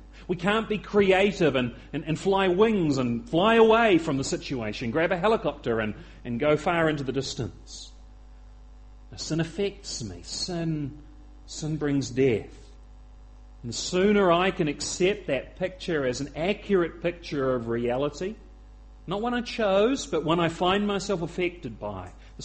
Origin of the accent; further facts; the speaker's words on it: Victoria, Australia; Hey, I'm an Australian too. I'm just a Victorian, if anything.